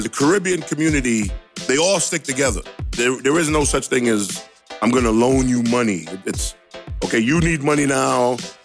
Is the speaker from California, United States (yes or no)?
no; New York, United States; born there; By the time I was born in New York, Martin Luther King was just assassinated a month early.